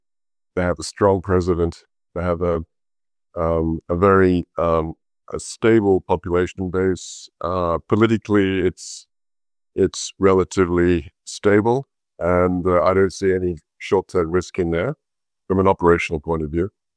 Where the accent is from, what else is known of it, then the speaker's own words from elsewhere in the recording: Australia; being an Australian